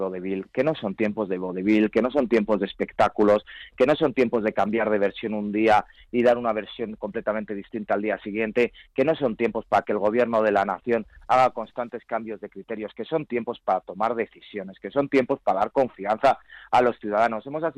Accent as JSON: {"language": "Spanish", "region": "Community of Madrid", "country": "Spain", "said": "Yo, desde luego, como madrileño, me alegro de poder contar con una nueva infraestructura hospitalaria"}